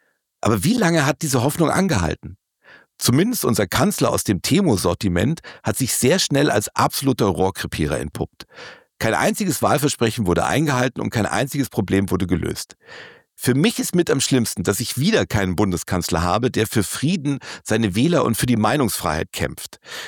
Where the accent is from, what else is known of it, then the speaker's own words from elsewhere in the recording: Munich, Bavaria, Germany; born there; Einst das Aushängeschild meiner Geburtsstadt München